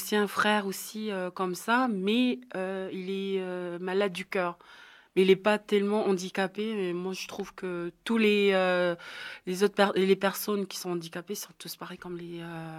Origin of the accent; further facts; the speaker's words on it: New Caledonia; Je viens de la Nouvelle-Calédonie.